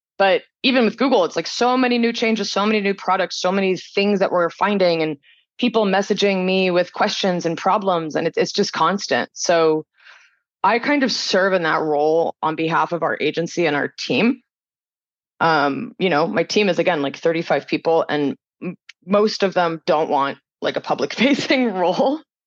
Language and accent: English; California, United States; So I grew up actually like in the Bay Area. My father was in Silicon Valley from the 80s.